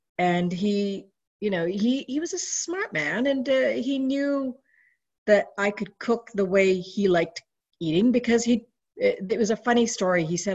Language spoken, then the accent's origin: English; Canada; I preferred English because I was brought up in Canada and my English was way better than Punjabi.